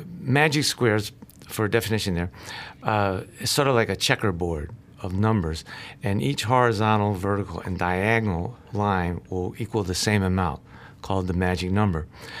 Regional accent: Atlanta, Georgia, United States; I'm a product of my generation. I grew up in Atlanta, Georgia

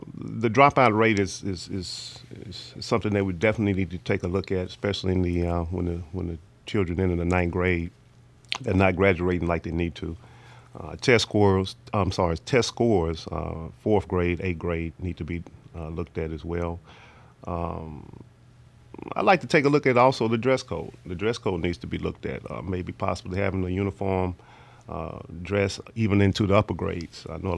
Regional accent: Monroe, Louisiana, United States; Well, I was born and raised in Monroe. A lot of people may know of me from … Hill's Barbecue from Texas Avenue in Newtown area.

